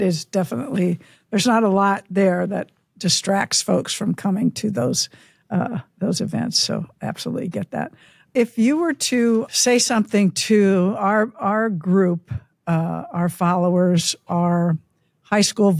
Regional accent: Nebraska, United States; I'm originally from Northeast Nebraska, my Supernovas are racking up some attendance marks, super proud of that.

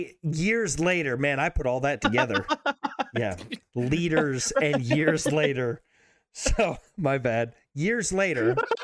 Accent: United States; So like being American raised, you know that we're force fed what we need to hear, you know, to keep our pride, keep our country going.

